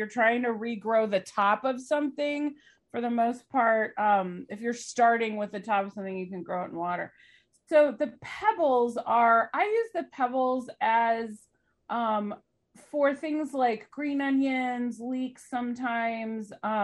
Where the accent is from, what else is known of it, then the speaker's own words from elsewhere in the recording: Indiana, United States; I grew up in the Midwest, by the way, I grew up in Indiana